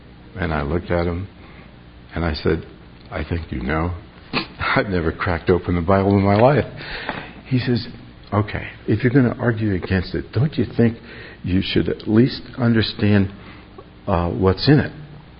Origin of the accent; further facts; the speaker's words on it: New York City, New York, United States; now in California, United States; I grew up in New York City and spent a large portion of my life there.